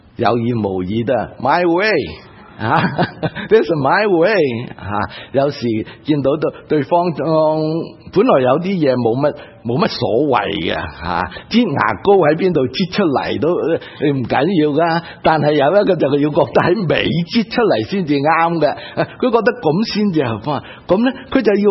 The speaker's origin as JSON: {"language": "Chinese", "region": "Guangdong", "country": "China", "said": "神问广东话，我们广东人就知道我爱那些"}